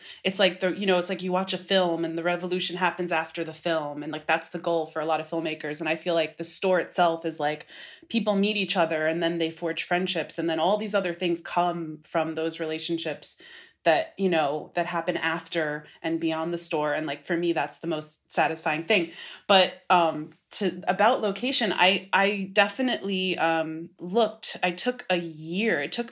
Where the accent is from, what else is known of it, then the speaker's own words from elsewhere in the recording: Brooklyn, New York, United States; I wanted to be in Brooklyn for sure. I'm from Brooklyn.